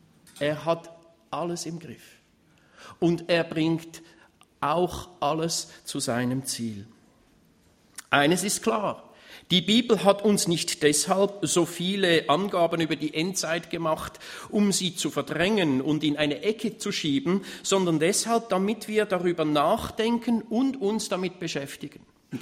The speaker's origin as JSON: {"language": "German", "country": "Switzerland", "said": "Bei uns in der Schweiz würde man sagen"}